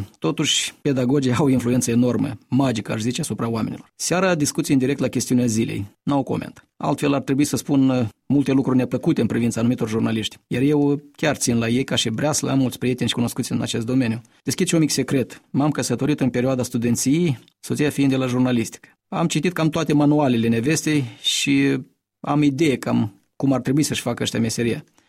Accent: Mingir, Hîncești District, Moldova; cu ce mă duc la primul sunet din satul meu de Baștină

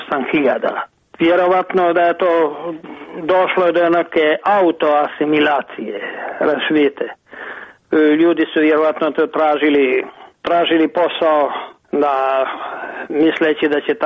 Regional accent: Cetinje, Montenegro; born there; Mi Crnogorci imamo čime da se ponosimo. Evo, lično ja koji sam rođen na Cetinju

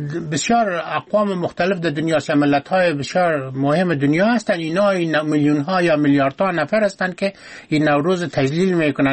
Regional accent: Afghanistan; از افغانستان هستیم

